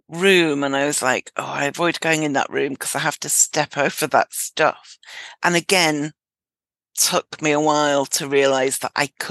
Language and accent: English; United Kingdom; I think as women, and especially as British women, it really goes against everything, doesn't it?